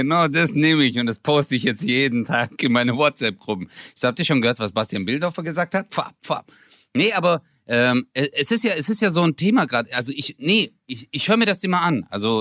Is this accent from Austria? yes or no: no; Turkey; wenn ich schon als Türke Rassismus erlebe